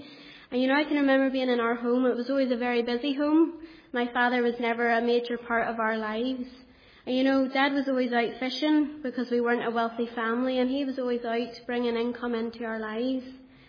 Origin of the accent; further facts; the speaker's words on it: Kilkeel, Northern Ireland, United Kingdom; accent: Northern Irish; You'll probably understand my accent because I'm from Kilkeel and we speak a wee bit the same to people from Ballymena.